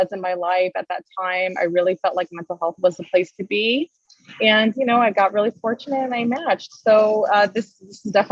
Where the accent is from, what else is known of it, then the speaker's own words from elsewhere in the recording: Los Angeles, California, United States; I was born and raised in Los Angeles, so this is like my home.